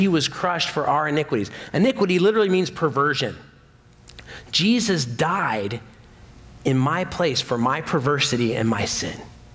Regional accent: United States; I know Americans, we tend to be a bit larger, and I'm an American.

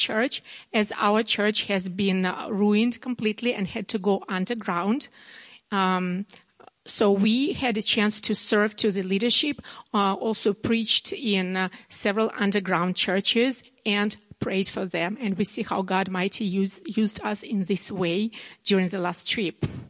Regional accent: Belarus; English is a second language; moved away as an adult; And I came from Belarus to join that team.

